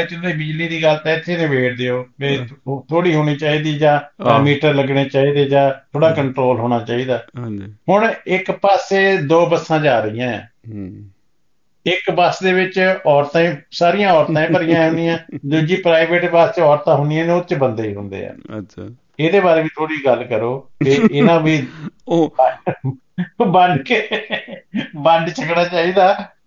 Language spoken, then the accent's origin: Punjabi; Hoshiarpur, Punjab, India; ਅਸੀਂ ਹੁਸ਼ਿਆਰਪੁਰ ਸਾਡਾ ਜ਼ਿਲ੍ਹਾ